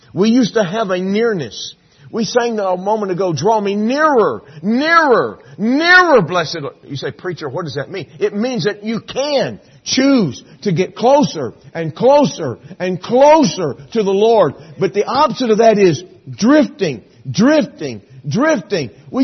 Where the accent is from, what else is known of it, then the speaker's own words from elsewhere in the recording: Texas, United States; When we grow up in Texas, you're just taught, always be, I hate to use the word proud, but always be proud that you're from Texas and feel sorry for those who aren't.